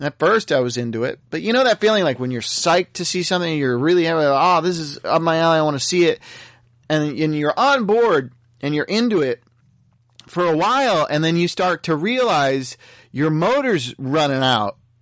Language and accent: English; United States; because I'm an American